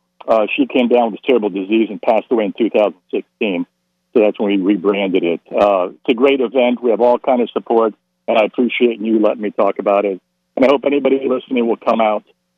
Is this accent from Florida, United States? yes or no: yes; Miami, Florida, United States; First of all, born and raised in Miami, played football and baseball, you know, tennis growing up, all the American sports